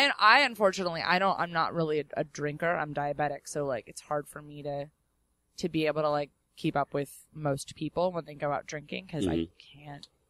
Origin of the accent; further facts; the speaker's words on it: California, United States; I grew up in the Valley. It was definitely sweltering, I'll give you